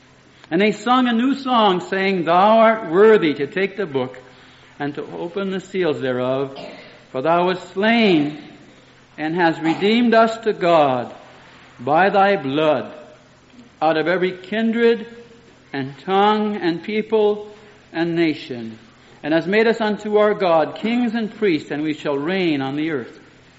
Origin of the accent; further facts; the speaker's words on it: Quebec, Canada; But I'm from Quebec, but still.